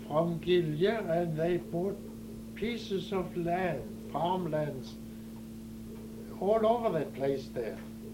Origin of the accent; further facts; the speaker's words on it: Stavanger, Rogaland, Norway; English is a second language; Yes, I grew up in Stavanger